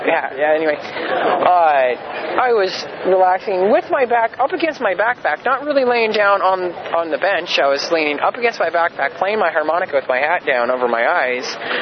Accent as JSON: {"language": "English", "town": "Dublin", "region": "Leinster", "country": "Ireland", "said": "Originally, East Dublin, Ireland, but we're out of Eugene, Oregon for the past couple of months."}